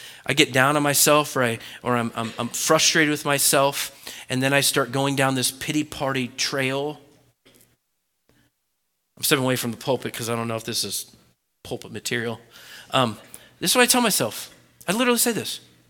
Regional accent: Oregon, United States; Now, I grew up in Oregon, born and raised.

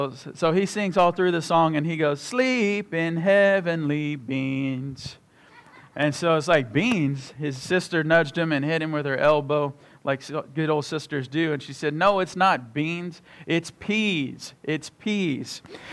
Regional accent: Killeen, Texas, United States; I'm from Killeen. I was born in the Temple Hospital. I've been here all 39 years of my life that I wasn't in school learning. So this is my home.

